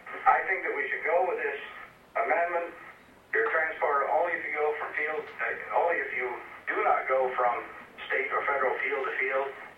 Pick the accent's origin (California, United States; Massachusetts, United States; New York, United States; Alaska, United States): Alaska, United States; Fairbanks; from Fairbanks.